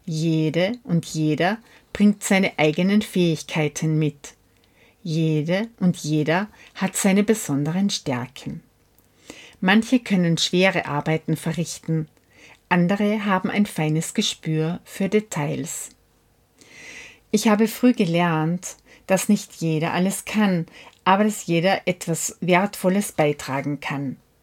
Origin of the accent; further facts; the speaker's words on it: Göfis, Vorarlberg, Austria; now in Altenstadt, Austria; Altenstädterin, zugezogen aus Göfis. Seit fast 21 Jahren lebe ich in Altenstadt, doch meine Heimat liegt in Göfis.